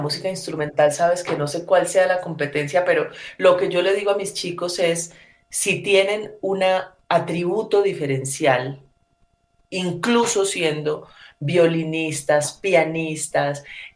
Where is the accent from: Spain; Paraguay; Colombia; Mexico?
Colombia; Ginebra, Valle del Cauca; born there; yo nací en el Valle del Cauca, en Ginebra, soy hija del Festival del Mono Núñez, y mi raíz principal es la música andina